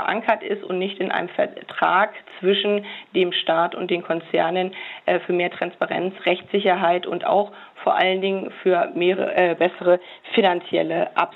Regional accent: Brandenburg, Germany; Ich komme ja selber aus Brandenburg und kenne das sehr genau.

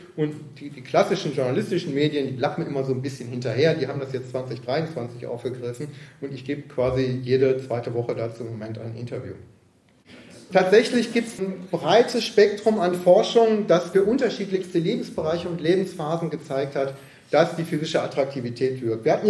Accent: North Rhine-Westphalia, Germany; Ich bin zum Beispiel im Ruhrgebiet aufgewachsen.

